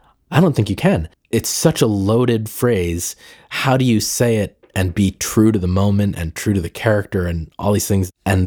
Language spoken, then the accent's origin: English; United States; born there; like I'm somehow less American than somebody whose parents aren't from India. I was born here and I'm an American.